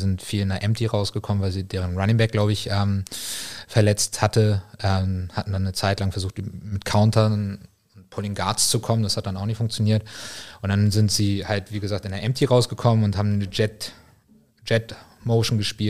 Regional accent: Hamburg, Germany; Ich bin halt in Hamburg aufgewachsen

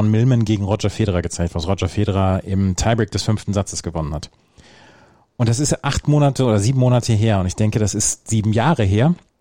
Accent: Hanover, Lower Saxony, Germany; Da kommst du als Hannoveraner wirklich nicht drumherum.

